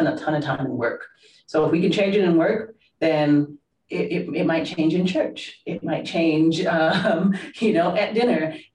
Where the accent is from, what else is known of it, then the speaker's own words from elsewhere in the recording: United Kingdom; accent: British; And that was my accent, right? I had a British accent. I don't have a British accent anymore.